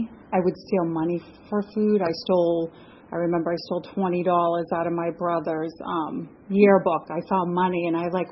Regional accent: Massachusetts, United States; What it was like, I grew up in Massachusetts, and I was the youngest of three.

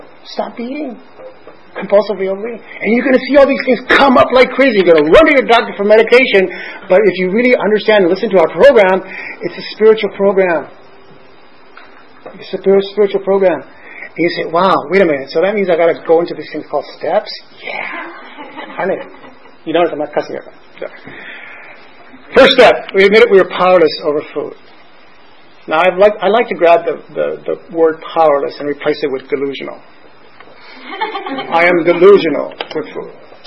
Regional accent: Los Angeles, California, United States; now in Santa Barbara, United States; And listen, I'm originally from Los Angeles.

